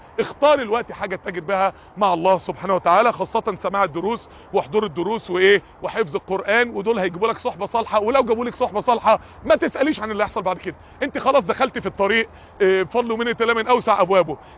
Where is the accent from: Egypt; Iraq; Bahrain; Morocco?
Egypt; Mansoura, Dakahlia; واحد كان عنده ندوة في نادي كبير مشهور عندنا في المنصورة،